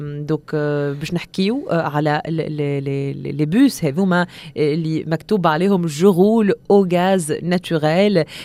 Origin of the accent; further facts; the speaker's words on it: Tunisia; اي عندنا في تونس راه شركه تخدم بالموتورات